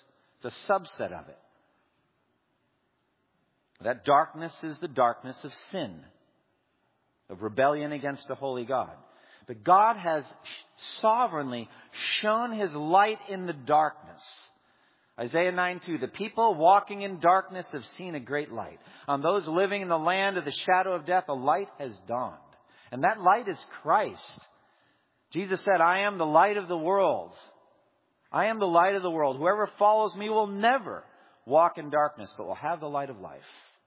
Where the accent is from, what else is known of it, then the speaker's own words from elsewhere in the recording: Massachusetts, United States; And it's not because I'm from Massachusetts.